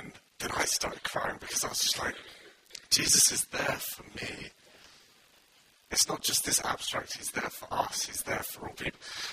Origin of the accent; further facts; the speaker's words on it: England, United Kingdom; now in Bridgend, United Kingdom; And sadly, I'm from England.